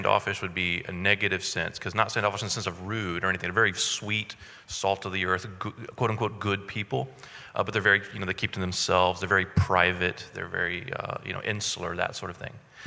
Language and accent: English; Bible Belt, United States; You know, I saw it, you know, I grew up in the Bible Belt